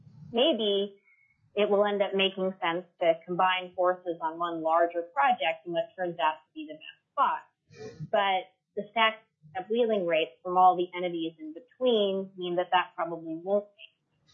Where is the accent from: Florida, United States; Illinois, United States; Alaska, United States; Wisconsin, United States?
Alaska, United States; Seldovia; Hello, I'm … from Soldovia.